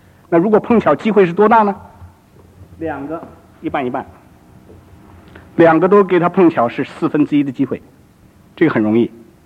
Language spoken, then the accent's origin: Chinese; China; 亚伯拉罕好像我们中国人说我们都是皇帝的子孙